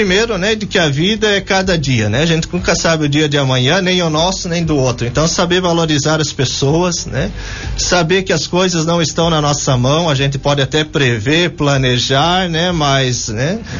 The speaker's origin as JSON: {"language": "Portuguese", "town": "São Bento do Sul", "region": "Santa Catarina", "country": "Brazil", "tie": "born there", "said": "eu nasci em São Bento do Sul em 1983, né? Fui pro seminário com 16 anos no ano 2000. Depois fiquei no seminário, estudei inclusive aqui em Brusque nos anos 2001 e 2002, morando na casa Padre Dion."}